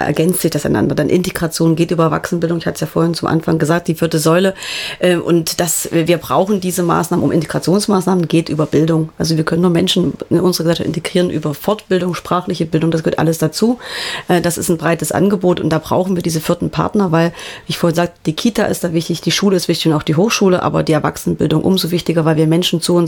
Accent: Thuringia, Germany; Also ich wohne ja im ländlichen Raum, ich komme aus dem Landkreis Saalfeld-Rudolstadt, ich wohne im kleinen 120-Seelen-Dörflein, das ist Teil einer Verwaltungsgemeinschaft

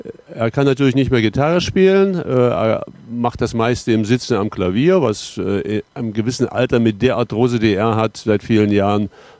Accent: Gotha, Thuringia, Germany; ich bin in Gotha groß geworden.

